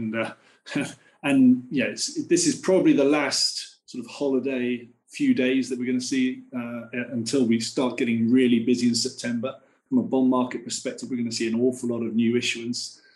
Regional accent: United Kingdom; now in Hong Kong; I'm a Brit and I'm living in Hong Kong

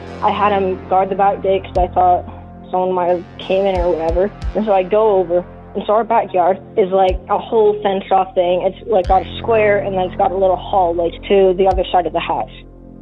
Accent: Utah, United States; I'm from Utah.

